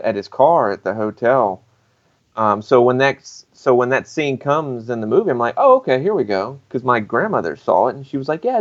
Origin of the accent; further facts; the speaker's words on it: Lake Wylie, South Carolina, United States; also born or lived in Charlotte, United States; I grew up in Lake Wylie, South Carolina, which is a pretty close to Charlotte, where I lived for a while before I moved to Atlanta.